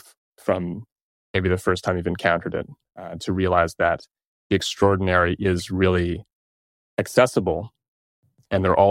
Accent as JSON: {"language": "English", "town": "Toronto", "region": "Ontario", "country": "Canada", "said": "I am from Toronto. And I still reside here."}